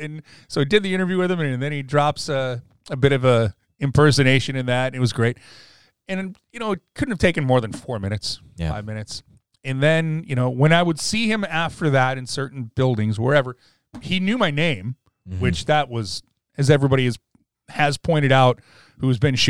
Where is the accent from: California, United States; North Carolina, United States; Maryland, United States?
North Carolina, United States; Raleigh; I introduced myself and I said, I'm from Raleigh.